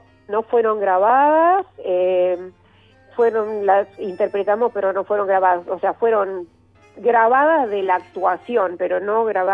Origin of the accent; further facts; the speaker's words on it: Uruguay; yo al Uruguay, porque soy uruguaya, tengo familia ahí.